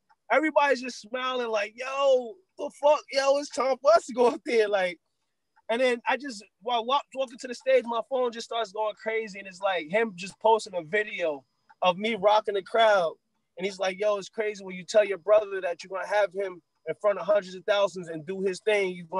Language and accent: English; Paterson, New Jersey, United States; I don't really try to let people know I'm from Paterson, New Jersey, or from the East Coast.